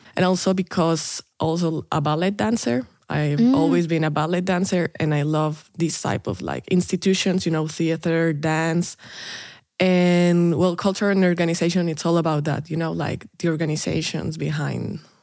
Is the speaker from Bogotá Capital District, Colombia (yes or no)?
no; Medellin, Antioquia, Colombia; moved away as an adult; now in Germany; I come from Colombia, from a city called Medellin. And I came to Germany because I graduated from my bachelor's in Colombia last year